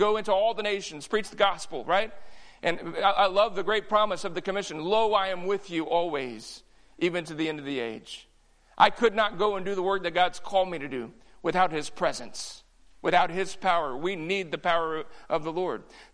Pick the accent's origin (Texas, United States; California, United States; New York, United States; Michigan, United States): Texas, United States; I grew up in South Texas. You may not know it. I'm a cowboy. A real cowboy. Really, I am a retired cowboy. I grew up ranching in that lifestyle.